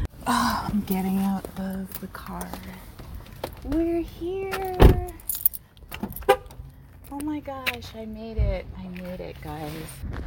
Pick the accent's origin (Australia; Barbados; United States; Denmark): Barbados; I'm actually from the Caribbean, tiny little island called Barbados. And so being from a small island, this whole idea of driving long distances just wasn't a thing that I was used to.